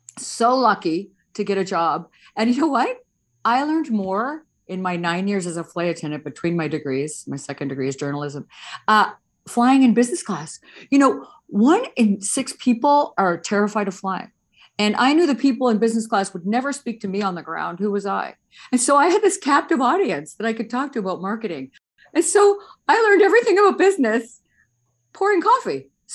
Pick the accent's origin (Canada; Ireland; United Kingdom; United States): Canada; Montreal, Quebec; born there; moved away; also born or lived in Toronto; I was actually born in Montreal. My dad worked for CN Rail and my mom was a homemaker. And then in 1977, when a lot of people moved to Toronto due to Bill 101, people were scared Quebec would separate.